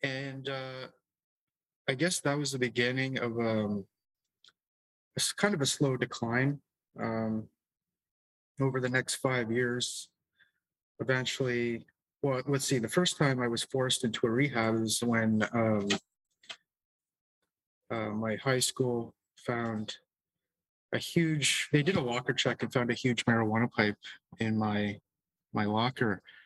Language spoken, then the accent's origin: English; Michigan, United States; born there; I was born in Michigan to Canadian parents, and my dad is a minister, Protestant minister. So we were basically roaming around the United States.